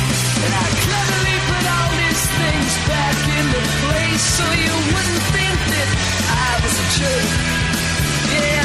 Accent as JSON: {"language": "English", "town": "Chicago", "region": "Illinois", "country": "United States", "tie": "born or raised there", "said": "I'm going to bring it back to Chicago. My hometown."}